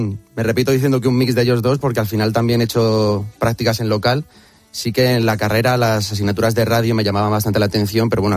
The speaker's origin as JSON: {"language": "Spanish", "town": "Albacete", "region": "Castilla-La Mancha", "country": "Spain", "said": "Sí, soy de Albacete."}